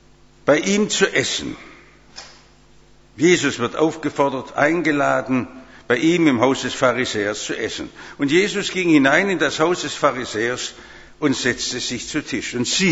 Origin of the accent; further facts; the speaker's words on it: Bad Cannstatt, Baden-Württemberg, Germany; Ich komme ja aus Cannstatt und da steht die große Fruchtsäule mitten auf unserer Wiesen, dem Cannstatter Wasen.